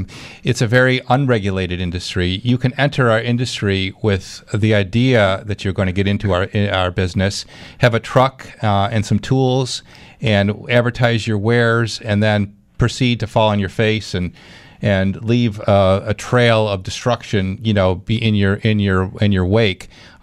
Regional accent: Clarence, New York, United States; To the phones we go in Clarence, my hometown.

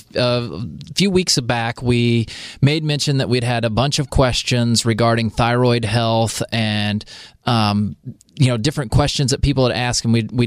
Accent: United States; I may mess up words. I can't help it. I'm only American.

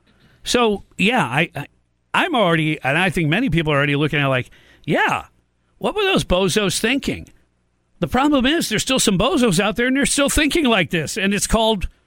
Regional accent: Brooklyn, New York, United States; born there; Look, I was born in Brooklyn, the same place where Donald Trump's family comes from.

